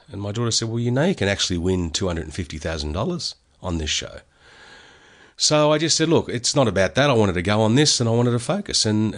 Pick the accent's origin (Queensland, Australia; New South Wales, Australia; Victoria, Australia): Victoria, Australia; Melbourne; Grew up in the northern suburbs of Melbourne, around the, you know, Broadmeadows, Coburg, Pascavale area. Yeah, it was pretty tough, but it was fun.